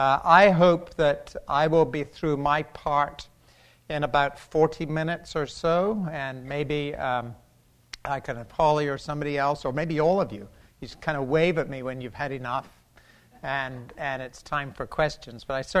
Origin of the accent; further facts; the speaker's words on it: United Kingdom; I think far more than in my home country of Great Britain